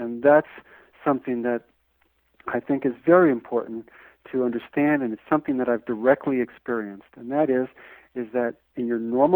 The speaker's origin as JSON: {"language": "English", "country": "Canada", "said": "I'm a radio host, I'm a male, I'm a Canadian"}